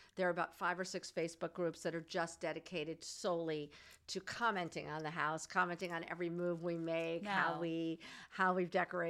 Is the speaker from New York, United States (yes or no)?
yes; Hamptons, New York, United States; that's what I remember from my childhood growing up in the Hamptons.